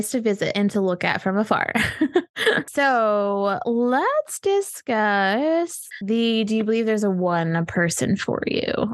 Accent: California, United States; Basically, I'm going to be one of them California transplants that doesn't tell anybody I'm from California.

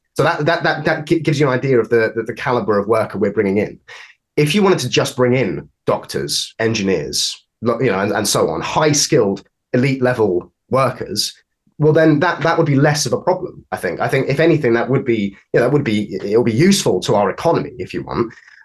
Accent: South East England, United Kingdom; Then I'm actually from the southeast. I'm from Kent.

